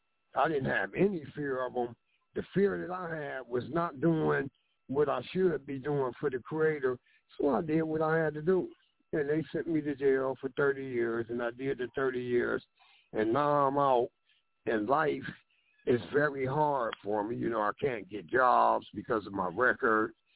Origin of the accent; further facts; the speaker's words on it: Cleveland, Ohio, United States; I'm from Cleveland, Ohio.